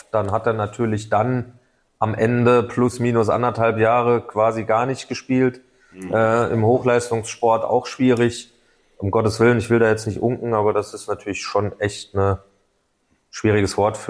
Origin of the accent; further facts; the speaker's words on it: Saarbrücken, Saarland, Germany; Dann komme ich ja aus Saarbrücken